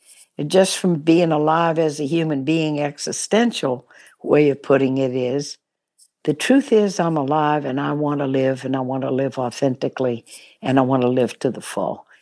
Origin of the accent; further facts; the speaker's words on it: Baton Rouge, Louisiana, United States; Grew up in Baton Rouge, Louisiana.